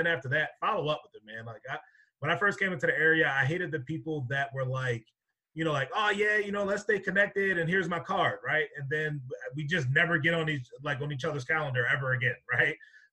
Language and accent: English; Baltimore, Maryland, United States; also born or lived in Rhode Island / Georgia; now in Binghamton, United States; Like I said, I was born and raised in Baltimore, had the opportunity to live in Rhode Island for 4 years, and then I moved down to Georgia.